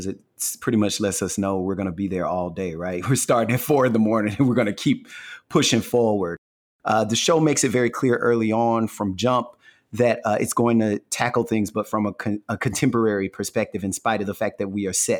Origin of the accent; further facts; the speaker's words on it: the South, United States; I guess I'm just from the South